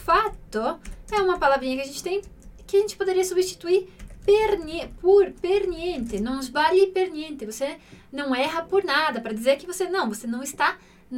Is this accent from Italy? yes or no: yes; Mantua, Lombardy, Italy; Portuguese is a second language; moved away; ele nasceu na cidade onde eu cresci na Itália, que é Mantova.